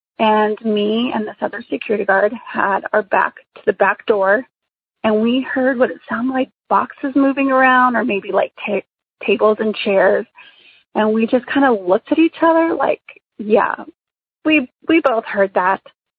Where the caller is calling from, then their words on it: New Mexico, United States; I am calling from New Mexico.